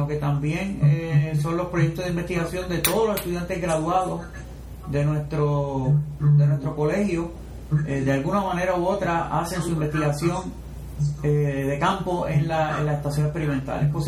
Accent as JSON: {"language": "Spanish", "country": "Puerto Rico", "said": "vienen a Puerto Rico y adelantan los ciclos de siembra, porque en nuestro país, pues gracias a nuestra temperatura y clima"}